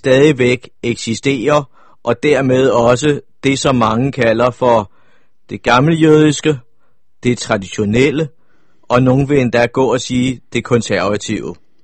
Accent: Copenhagen, Capital Region of Denmark, Denmark; født og opvokset i København.

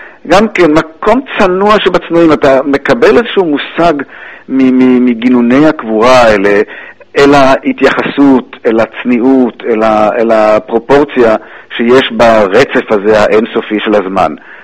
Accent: Netzer Sereni, Central District, Israel; also born or lived in Givat Brenner; למשל אני זוכר מנצר סיריוני, קיבוץ שאני בא ממנו, מגבעת ברנר, גם כן קיבוץ שנולדתי בו.

